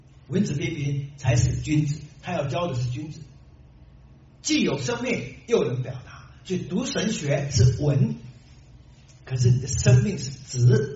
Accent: Taiwan; 我从小在台湾读书

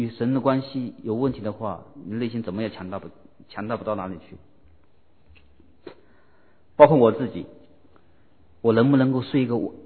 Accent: China; 就好像我们中国人有句话说

